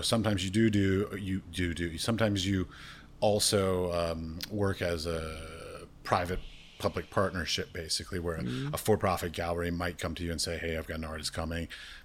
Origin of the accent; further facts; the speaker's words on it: Washington, District of Columbia, United States; like where I was raised in Washington, mm-hmm. D.C. area.